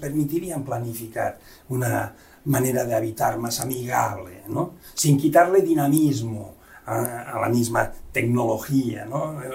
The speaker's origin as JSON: {"language": "Spanish", "region": "Catalonia", "country": "Spain", "said": "Desde el catalán, aquí tiro agua para mi tierra"}